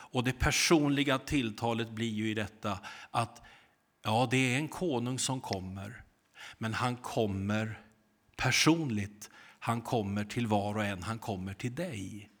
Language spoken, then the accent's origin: Swedish; Degerfors, Örebro County, Sweden; Tänk att jag är uppvuxen i Degerfors. Har ni varit där? Ja, ni behöver inte åka dit om inte ni måste. Men det är en liten ort i Värmland som tillhör Örebro län.